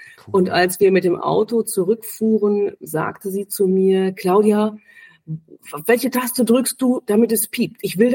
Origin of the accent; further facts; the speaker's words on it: Brilon, North Rhine-Westphalia, Germany; born there; also born or lived in Bonn / Düsseldorf; now in Berlin, Germany; Ich bin im schönen Sauerland in Brilon geboren, war dann für die Ausbildung 2 Jahre in Bonn und bin dann aber schon 87, das heißt schon tatsächlich auch vor Mauerfall, nach Berlin gekommen. Hatte zwischendurch 3 Jahre Düsseldorf.